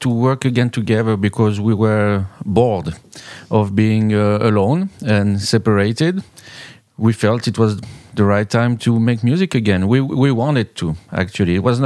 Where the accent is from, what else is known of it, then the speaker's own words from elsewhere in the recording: Grenoble, Auvergne-Rhône-Alpes, France; also from Grenoble, France